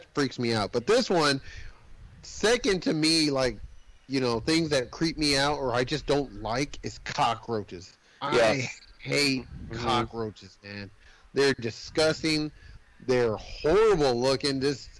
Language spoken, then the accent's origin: English; New York City, New York, United States; I grew up in the Devil's Kitchen, right? Hell's Kitchen. I grew up in Hell's Kitchen, I know everything.